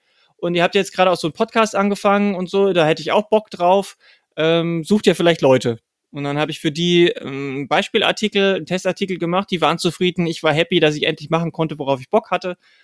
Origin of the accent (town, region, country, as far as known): Bavaria, Germany; born or raised there